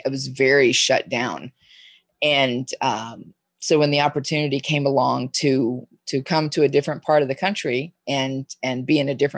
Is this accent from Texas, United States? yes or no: yes; Dallas, Texas, United States; moved away as an adult; Oh yeah, I moved here from Dallas in 1997 when I was 30 years old. So I've lived here long enough now to be an official Oregonian, as far as I know. Mm-hmm. But yeah, I'm originally from Texas.